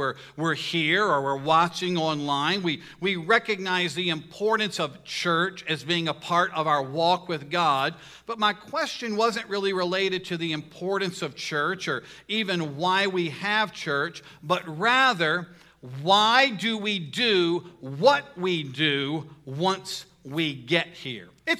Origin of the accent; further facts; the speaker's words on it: the South, United States; because I grew up in the South.